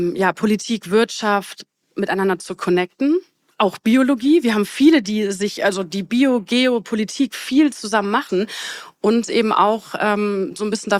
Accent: Bremerhaven, Bremen, Germany; Ich komme aus Bremerhaven, aber mir geht's gut.

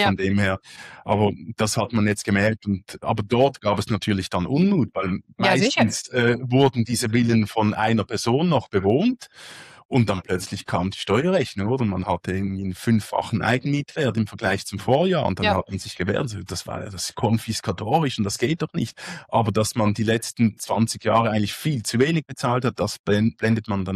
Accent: Basel, Basel-Stadt, Switzerland; Beispielsweise mein Heimatkanton, der Kanton Basel-Stadt

